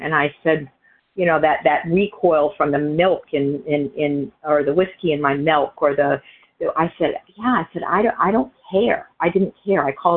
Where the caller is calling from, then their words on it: New Hampshire, United States; from New Hampshire.